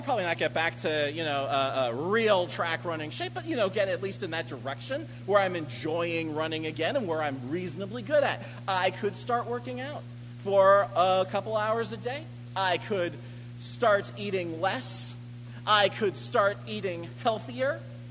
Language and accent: English; California, United States; I came here from California. I did not know that food was supposed to taste good.